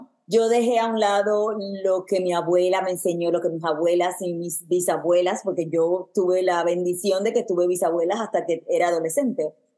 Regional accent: Puerto Rico; moved away as an adult; now in New York, United States; nací y me crié en Puerto Rico, estudié música, que es mi primer amor. Me mudé a Nueva York a hacer una maestría o un grado posgrado en música y negocio.

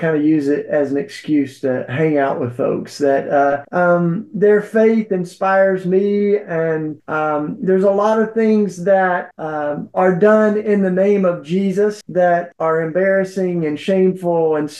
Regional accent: Nashville, Tennessee, United States; You were being interviewed by a DJ in my home state of Nashville, Tennessee.

